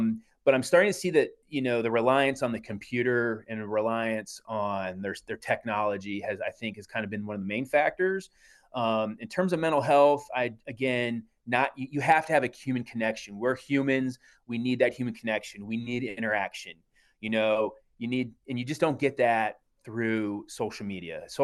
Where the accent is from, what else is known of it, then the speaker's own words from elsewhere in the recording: Brookfield, Ohio, United States; I'm originally from Brookfield, Ohio, which is a small school, small town in Trumbull County.